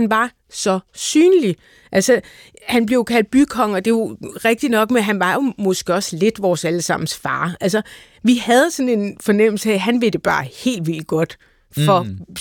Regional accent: Farum, Capital Region of Denmark, Denmark; jeg husker faktisk min barndom i Farum

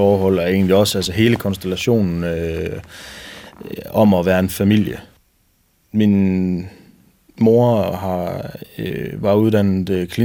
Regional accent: Horsens, Central Denmark Region, Denmark; now in Rødkærsbro, Denmark; Jeg er 30 år, bliver snart 31 år. Og jeg kommer oprindeligt fra Horsens, hvor jeg er født og opvokset. Og så er jeg, efter at have studeret, så er jeg endt i Rødkærsbro, hvor jeg nu bor sammen med min kone og mine 3 børn.

